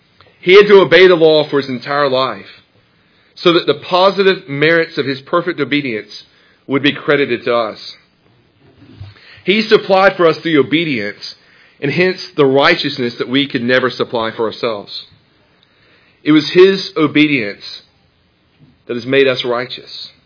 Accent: the South, United States; And I told you guys before, I grew up in the South. You can't find anybody in the South who's not going to heaven, right?

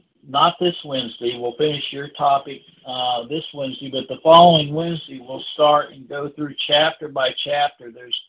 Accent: Overland Park, Kansas, United States; So, that's where I was brought up. I was raised in Overland Park, Kansas. That's where I went to school.

